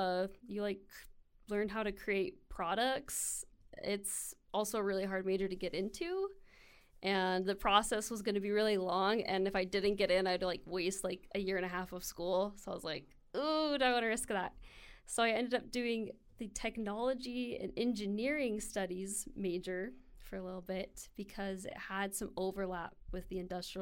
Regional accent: Gilbert, Arizona, United States; Born and raised in Gilbert, Arizona. Yeah, I grew up with three brothers, the only girl.

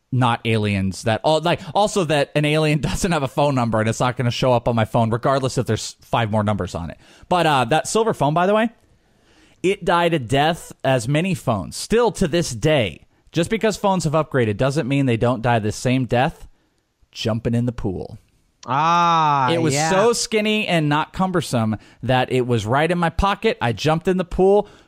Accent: Wales, United Kingdom; I'm Welsh.

